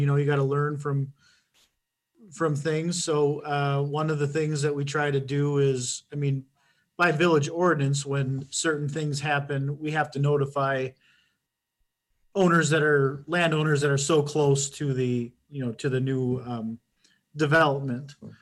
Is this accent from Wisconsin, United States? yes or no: yes; Wisconsin, United States; I grew up in Wisconsin, but I moved back to Wisconsin and for this position in 2017.